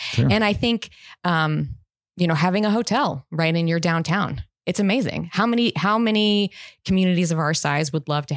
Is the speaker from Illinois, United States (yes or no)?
yes; Farmington, Illinois, United States; I'm originally from Farmington, Illinois.